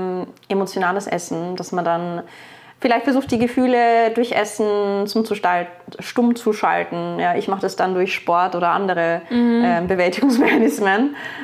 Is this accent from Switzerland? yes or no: no; United Kingdom; now in Austria; Als Britin muss man natürlich auch Feldhockey, weil in Österreich nennt man das Landhockey, gespielt sehr lange